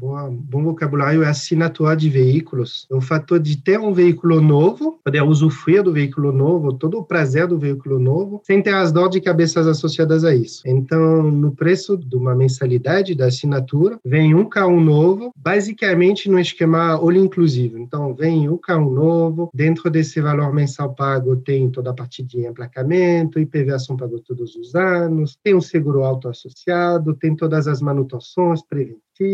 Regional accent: France; accent: French; Portuguese is a second language; now in Brazil; esse pequeno sotaque porque sou gringo, sou francês, mas já faz 14 anos que estou no Brasil.

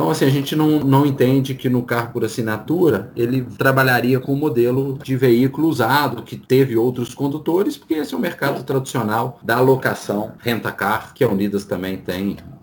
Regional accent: Brazil; E hoje, para nós, né, que somos brasileiros, 78% dos carros vendidos no Brasil são financiados.

